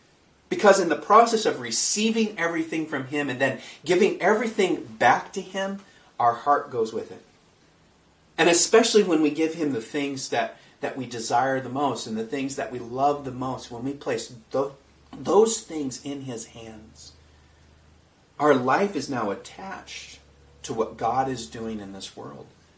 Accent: Kenya; I grew up in Kenya and I played cricket as a teenager

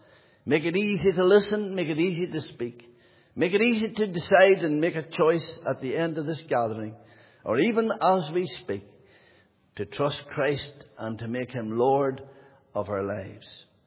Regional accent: Monaghan, County Monaghan, Ireland; I don't really come from very far away. I come from Monaghan, just in Monaghan town. I was born and reared in Monaghan, in a place called Fadu in Castle Sheen in County Monaghan.

